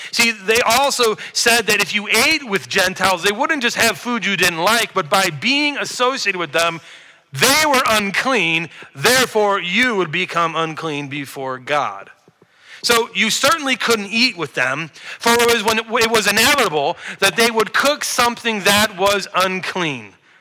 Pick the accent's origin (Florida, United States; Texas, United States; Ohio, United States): Ohio, United States; Cleveland; Growing up in Cleveland, I had some friends down the street whose parents were from Italy